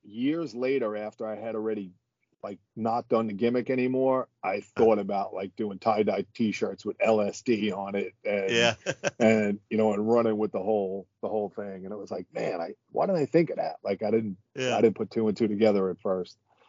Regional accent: Long Island, New York, United States; So because Taz was from Long Island, I was from Long Island

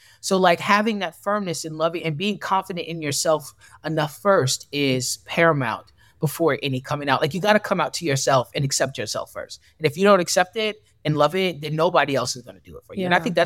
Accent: Buffalo, New York, United States; now in New York City, United States; I've been here in New York City now for 22 years. I'm from Buffalo, but a part of the moving away was being able to explore my gender identity

